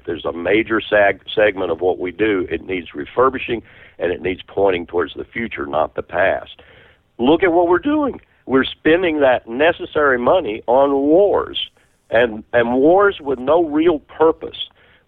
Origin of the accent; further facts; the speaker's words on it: Virginia, United States; Here in my home state of Virginia, Norfolk, they're going to have to make a decision